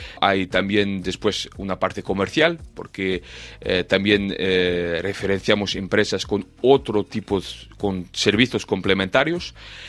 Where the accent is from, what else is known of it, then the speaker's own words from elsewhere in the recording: France; Spanish is a second language; Yo soy francés y parte del equipo está en Francia.